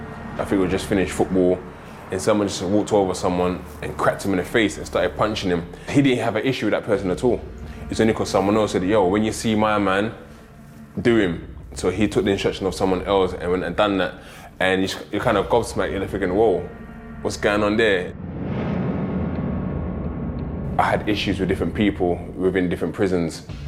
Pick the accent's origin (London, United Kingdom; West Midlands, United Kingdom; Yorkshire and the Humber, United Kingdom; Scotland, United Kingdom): London, United Kingdom; Peckham; I grew up in Peckham, South London